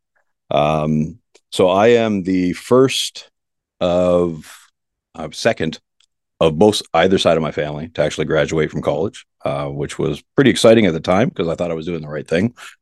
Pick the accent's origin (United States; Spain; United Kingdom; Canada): Canada; Born and raised in Canada. I think a lot of guys are aware of that. Grew up in a middle class, lower middle class family, I think would be a best description. Played hockey in Canada